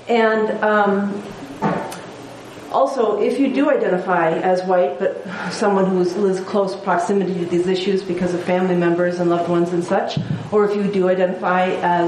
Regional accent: South Dakota, United States; also born or lived in Minnesota / Iowa; I'm a Midwesterner. I grew up in South Dakota, Minnesota, Iowa, went to college in Minnesota.

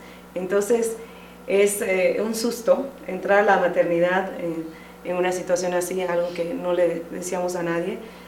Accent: Panama; now in Wenatchee, United States; vengo de Wenatchee, pero originalmente soy de Panamá

